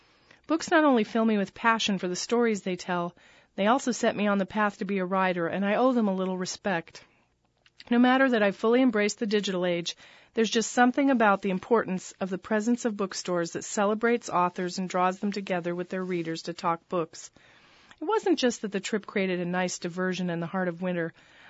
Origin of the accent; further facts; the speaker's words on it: New Mexico, United States; Rudolfo Anaya from my home state of New Mexico.